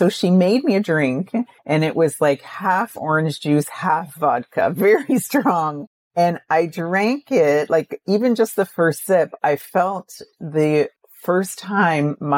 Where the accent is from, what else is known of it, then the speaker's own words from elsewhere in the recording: Canada; I'm from Canada, and we had something called a baby bonus